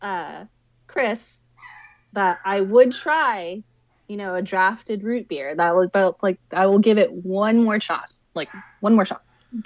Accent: Philippines; I will add, as a Filipino, this debate with my family regarding root beer, it's overwhelmingly they hate it. Especially my Midwestern like family who are all like in Chicago and whatnot.

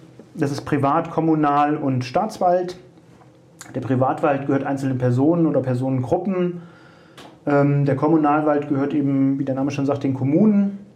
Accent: Bad Soden-Allendorf, Hesse, Germany; Und jetzt betreue ich seit fast 3 Jahren, also so offiziell seit dem 01.01.2021, betreue ich die Hessische Revierförsterei Bad S

